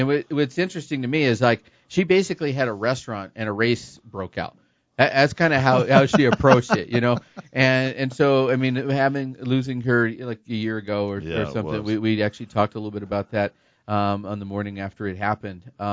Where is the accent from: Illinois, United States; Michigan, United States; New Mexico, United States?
New Mexico, United States; I grew up in the Northeast Heights. You could hear Speedway Park.